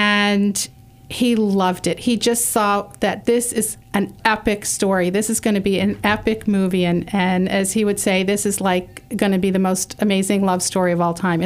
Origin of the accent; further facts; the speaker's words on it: Canada; because I'm Canadian